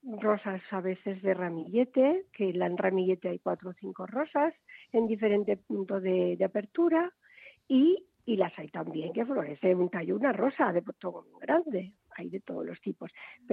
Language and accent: Spanish; Valencia, Valencian Community, Spain; En un clima como como el meridional, yo soy de Valencia